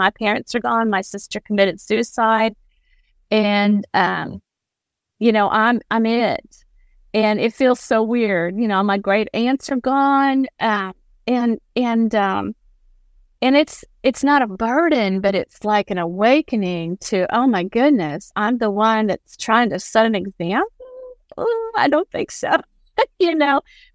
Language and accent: English; Ohio, United States; And so I am from Ohio, which means when I was a youngster, teen, Kings Island became a thing.